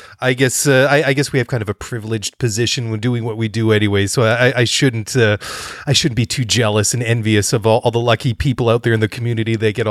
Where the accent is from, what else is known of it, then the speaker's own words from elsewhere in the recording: Maple Ridge, British Columbia, Canada; Now, David lives in Maple Ridge, BC, which is my hometown.